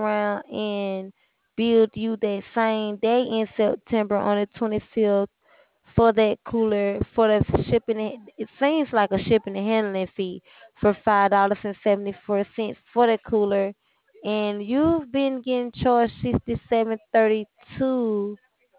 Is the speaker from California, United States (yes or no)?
yes; San Diego, California, United States; you're from the same area I'm from, except for I'm from San Diego, California.